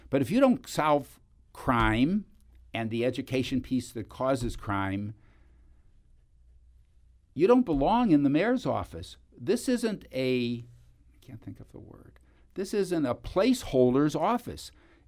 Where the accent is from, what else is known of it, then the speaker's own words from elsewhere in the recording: Cleveland, Ohio, United States; I come from Cleveland, you know.